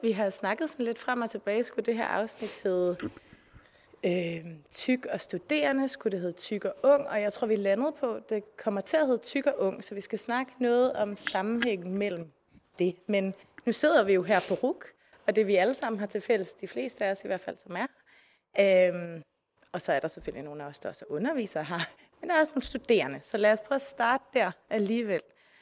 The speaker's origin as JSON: {"language": "Danish", "region": "West Jutland", "country": "Denmark", "said": "Jeg er antropolog og forsker på Roskilde Universitet. Jeg er mor. Jeg er hvid. Jeg er vestjyde. Jeg er ciskønnet."}